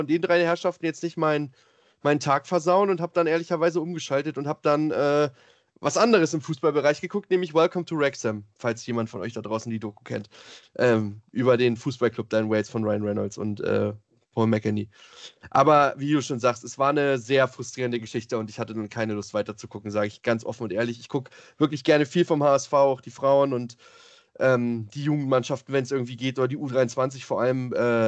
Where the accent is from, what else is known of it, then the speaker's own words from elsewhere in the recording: Hanover, Lower Saxony, Germany; ich komme ja selber aus Hannover